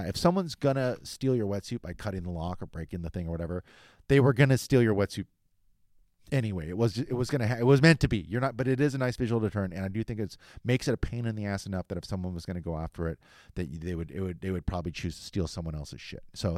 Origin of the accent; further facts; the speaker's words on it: Huntington Beach, California, United States; I grew up in Huntington